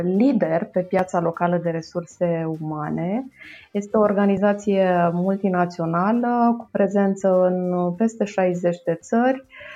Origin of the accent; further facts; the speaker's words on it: Roman, Neamț County, Romania; La vremea respectivă lucram în orașul natal, Roman, facultatea și masterul urmându-le în Iași.